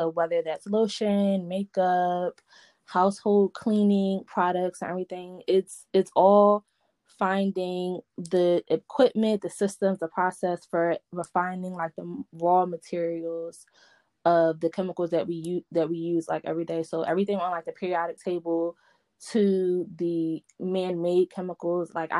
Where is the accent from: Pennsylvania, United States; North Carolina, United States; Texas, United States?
Pennsylvania, United States; Philadelphia; Born and raised in Philly.